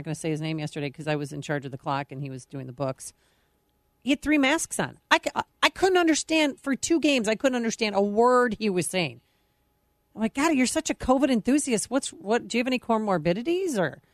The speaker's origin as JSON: {"language": "English", "town": "Arlington Heights", "region": "Illinois", "country": "United States", "said": "from Arlington Heights."}